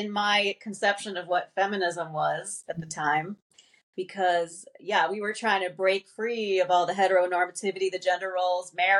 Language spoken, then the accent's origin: English; New England, United States; I grew up as an athlete. I grew up Catholic. I grew up in New England in this very, you know, community that thought of itself as liberal